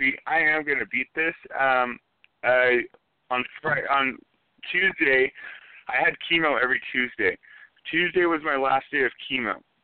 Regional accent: Texas, United States; And I'm from Texas.

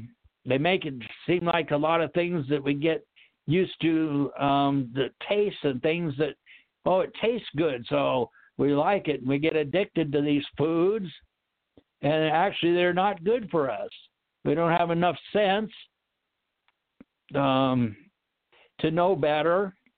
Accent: Whidbey Island, Washington, United States; where I grew up in Puget Sound, the ocean is, it's an inland sound, but it's salt water and it's very deep. I lived on Whidbey Island and I had to take the ferry boat to get to the mainland

